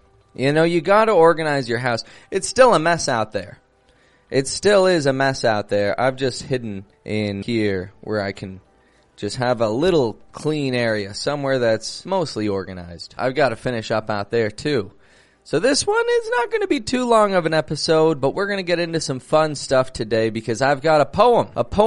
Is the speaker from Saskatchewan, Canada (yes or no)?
no; Toronto, Ontario, Canada; I'm from Toronto, Canada, and just moved in to a new house not too far away, just on the other side of the city here.